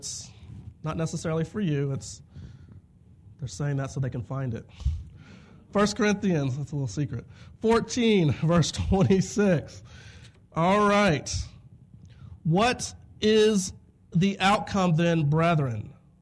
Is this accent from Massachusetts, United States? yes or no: no; Plano, Texas, United States; I grew up in the First Baptist Church of Plano, Texas. That's where I went to church every day.